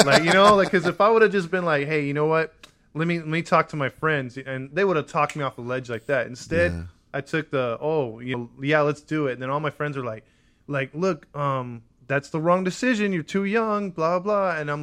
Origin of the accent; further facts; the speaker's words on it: Inglewood, California, United States; I grew up in Inglewood, actually.